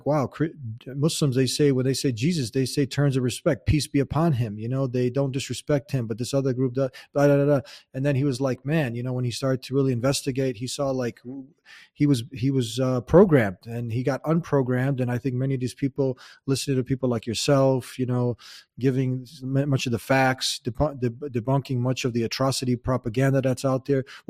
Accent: United States; born there; And I'm an American also. I was born here.

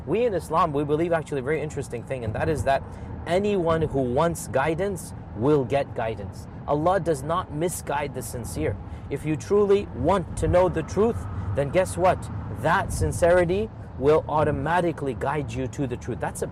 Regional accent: Houston, Texas, United States; born there; Well, I'm from Texas in the sense I was born there. I'm a Houstonian. These days I'm living in Tennessee, but I'm from Texas.

